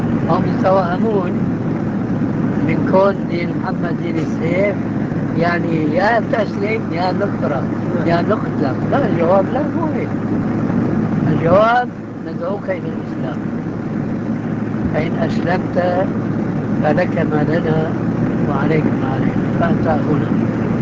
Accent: Damascus, Damascus Governorate, Syria; عندنا في دمشق كنا محكومين الفرنسويين

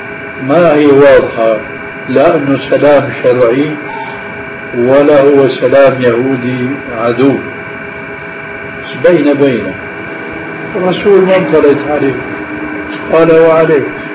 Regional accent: Syria; ولذلك عندنا في سوريا إلى عهد قريب كانوا ينقلون

